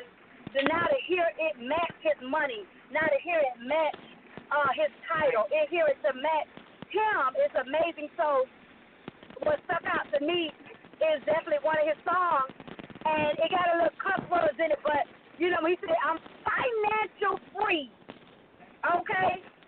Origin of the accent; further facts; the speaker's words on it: Miami, Florida, United States; now in Atlanta, United States; because I'm actually leaving from my hometown, Miami, Florida, back to Atlanta, Georgia.